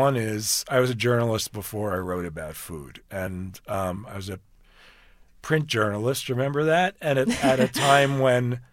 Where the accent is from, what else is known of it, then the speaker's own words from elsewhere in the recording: Manhattan, New York, United States; But I grew up in Manhattan and there were no grills.